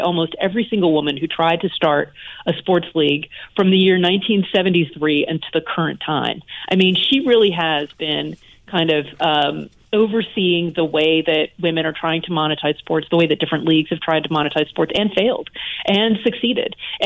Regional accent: the South, United States; I was raised in the South, and I'm pretty sure that I might have been the only person rooting for Billie Jean in my immediate surroundings.

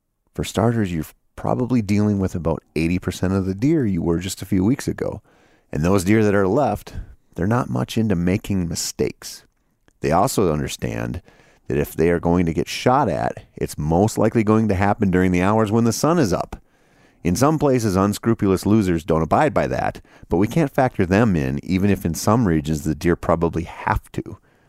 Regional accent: Minnesota, United States; In my home state of Minnesota, I can't recall ever seeing a big buck in December while I was actually on stand.

